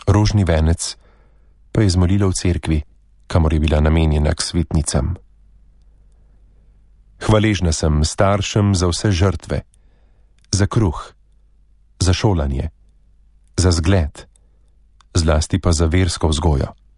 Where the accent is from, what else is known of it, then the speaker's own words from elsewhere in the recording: Kapla, Drava, Slovenia; born there; 5 let pred drugo svetovno vojno sem se rodila na Kapli, kot 5. otrok očetu Mizarju in materi Šivilji.